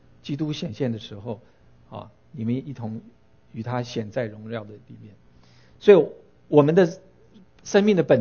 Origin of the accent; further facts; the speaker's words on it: China; 就好像说我们中国人有句古话哈，说人不为己， 天诛地灭